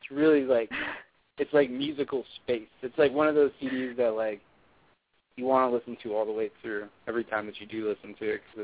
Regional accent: Texas, United States; Well, being that I am from Texas, I understand the football mentality.

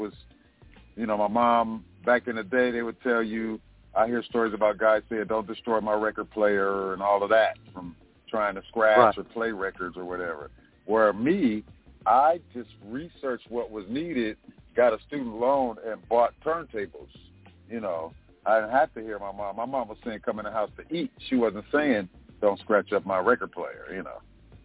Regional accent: Los Angeles, California, United States; I'm from the West Side in South Central.

